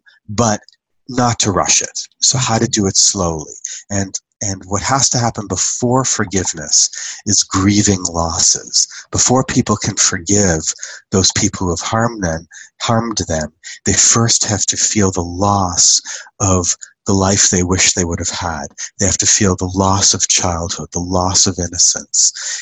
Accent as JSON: {"language": "English", "country": "Canada", "also_born_or_lived": "United States", "said": "we're Canadian, I lived in the U.S."}